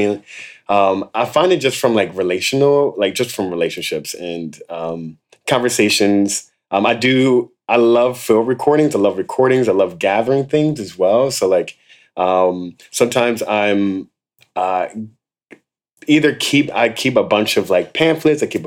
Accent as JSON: {"language": "English", "town": "Philadelphia", "region": "Pennsylvania", "country": "United States", "tie": "born or raised there", "said": "Or like growing up in Philly, I have friends and family that have navigated and has different roots."}